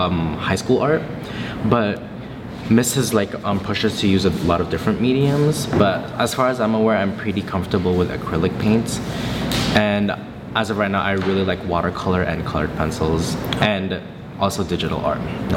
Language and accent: English; Philippines; moved away; we like moved to Philippines afterwards. So I pretty much just say that I was born in Philippines, but yeah, I've been pretty much in Philippines for 8 years, and then I moved here afterwards.